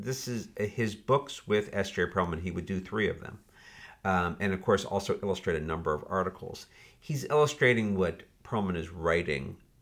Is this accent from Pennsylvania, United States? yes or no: yes; Harrisburg, Pennsylvania, United States; And I grew up in Harrisburg, Pennsylvania.